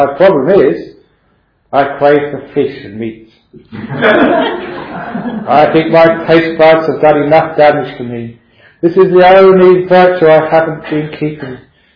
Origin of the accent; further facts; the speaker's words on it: London, United Kingdom; born there; because I was born in London, I picked up his accent straight away.